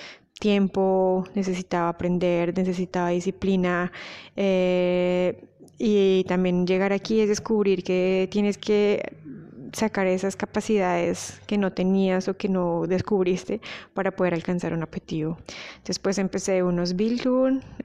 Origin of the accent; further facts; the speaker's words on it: Colombia; now in Germany; soy colombiana, tengo 32 años, hace 7 años vivo en Alemania.